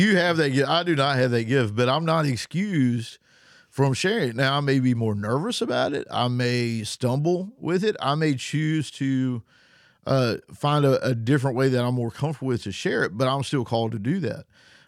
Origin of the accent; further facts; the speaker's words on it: the South, United States; if you hear me talk, I come from the South.